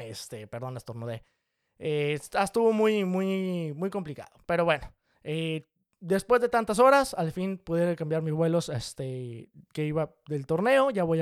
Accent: Monterrey, Nuevo León, Mexico; Yo nací en Monterrey, crecí en Monterrey. Toda mi vida tenía el sol conmigo, ¿sí?

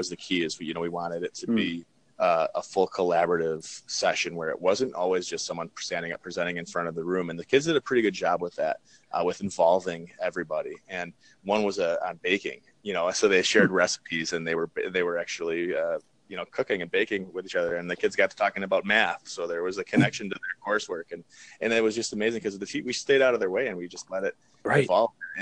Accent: New York, United States; we're from New York.

